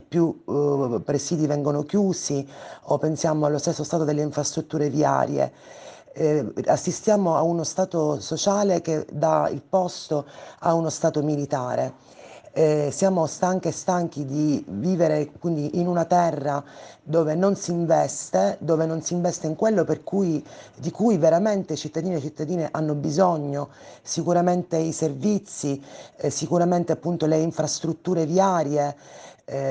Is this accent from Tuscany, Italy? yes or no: no; Sicily, Italy; In particolare come siciliani assistiamo a che cosa significhi vivere in una terra